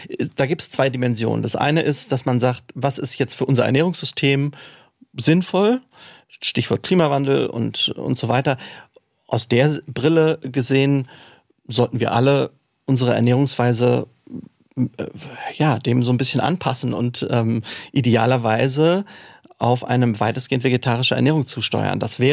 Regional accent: Neckargemünd, Baden-Württemberg, Germany; Ich bin in Neckargemünd groß geworden. Das ist der Nachbarort.

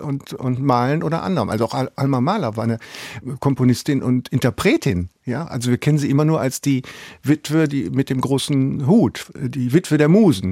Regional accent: Bonn, North Rhine-Westphalia, Germany; in meiner Heimatstadt Bonn

